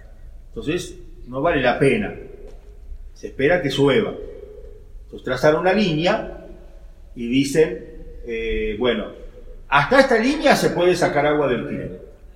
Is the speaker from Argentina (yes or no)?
yes; Buenos Aires, Argentina; somos hombres de ciudad, no somos hombres de campo. Y somos hombres de Buenos Aires, que puede llover durante todo el año.